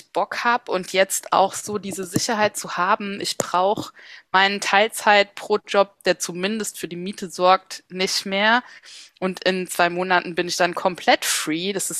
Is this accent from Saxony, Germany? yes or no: no; Mainz, Rhineland-Palatinate, Germany; Und ich liebe Mainz, ist meine Heimatstadt